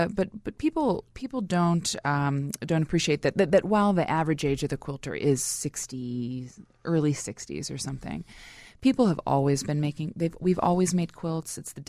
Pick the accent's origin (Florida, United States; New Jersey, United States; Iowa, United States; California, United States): Iowa, United States; now in Chicago, United States; because I grew up in Iowa, went to the University of Iowa, the only performance I really knew was acting. And so I came to Chicago